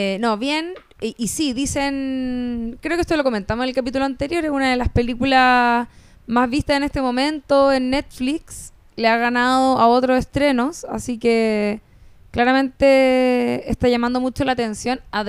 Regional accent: Rancagua, O'Higgins, Chile; Yo soy de Rancagua, si alguien está escuchando que sea de Rancagua.

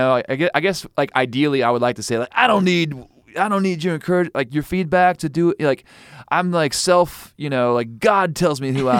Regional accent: Missouri, United States; I'm from Missouri, so I can say that.

